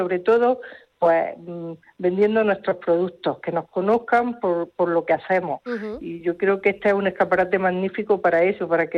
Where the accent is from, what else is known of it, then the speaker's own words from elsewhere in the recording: Órgiva, Andalusia, Spain; Pero yo le hablo de Órgiva, que es mi pueblo está en un valle donde además tenemos un clima magnífico